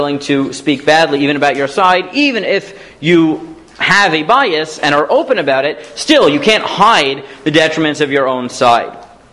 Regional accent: Staten Island, New York, United States; I grew up in Staten Island.

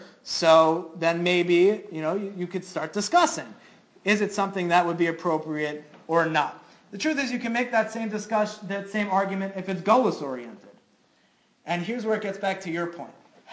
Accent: Brooklyn, New York, United States; Rabbi Brown, who had a shul down the block from my house where I grew up in Brooklyn.

